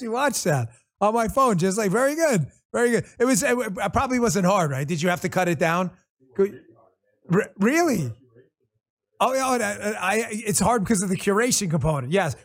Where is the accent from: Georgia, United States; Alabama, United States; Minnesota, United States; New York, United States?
New York, United States; Queens; When I was growing up in Queens, I had a couple friends.